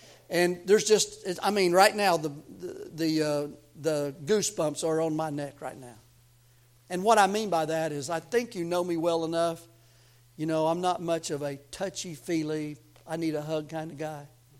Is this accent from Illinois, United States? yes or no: no; Tennessee, United States; now in Missouri, United States; I'm from Tennessee. I'm Tennessee born. I'm Tennessee bred. When I die, I'll be Tennessee dead. But, you know, I love Missouri. I live in Missouri.